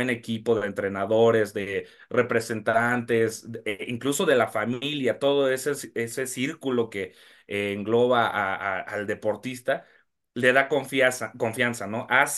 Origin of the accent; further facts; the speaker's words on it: Mexico; creo que obviamente como mexicanos